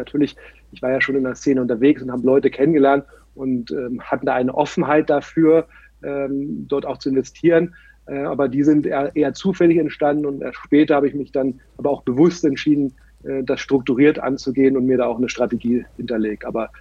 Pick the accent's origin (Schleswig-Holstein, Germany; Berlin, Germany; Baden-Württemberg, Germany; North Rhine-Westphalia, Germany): Berlin, Germany; also born or lived in San Francisco; Dann aus San Francisco bin ich jetzt vor 5, 6 Jahren wieder in meine Heimatstadt Berlin gelandet.